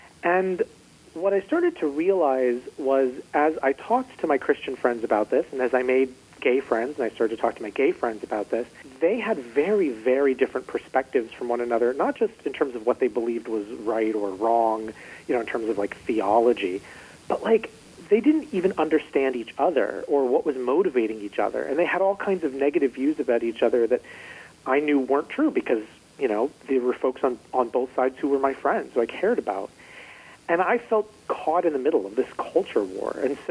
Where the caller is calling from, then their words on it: Orlando, Florida, United States; From Orlando, Florida.